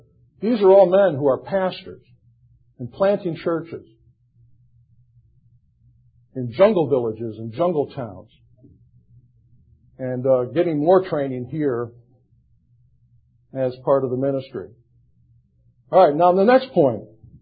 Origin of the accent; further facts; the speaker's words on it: United States; Now, as an American, I can't go into Bhutan